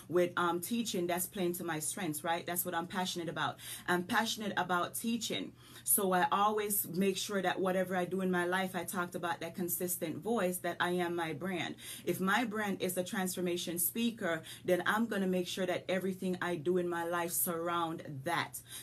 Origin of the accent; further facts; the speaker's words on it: Jamaica; moved away; I'm a country girl from Jamaica with an accent. Okay, I've been here forever and a day, but my accent's not going anywhere.